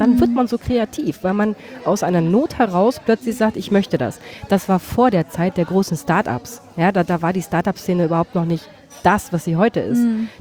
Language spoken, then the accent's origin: German; East Germany, Germany; ich komme ja aus dem Osten des Landes